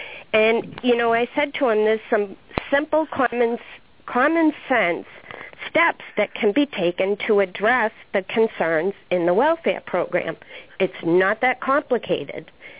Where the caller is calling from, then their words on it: Scituate, Massachusetts, United States; Hi, Greg. … from Scituate.